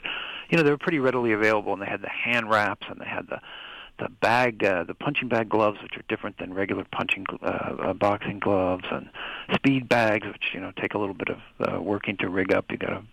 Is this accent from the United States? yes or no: yes; Midwest, United States; born or raised there